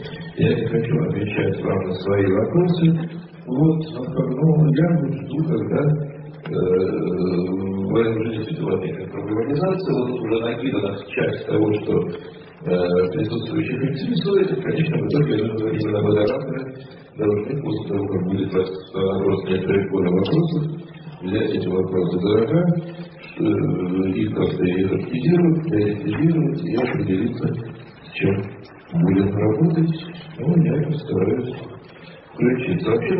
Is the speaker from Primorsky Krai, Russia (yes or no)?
no; Moscow, Russia; из Москвы.